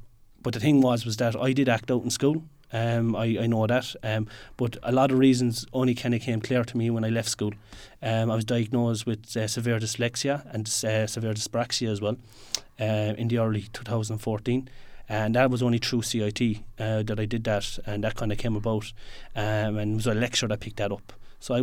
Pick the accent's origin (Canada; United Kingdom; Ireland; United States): Ireland; Cork, Munster; I think that that's an issue that could bring us together as Cork people, as Irish people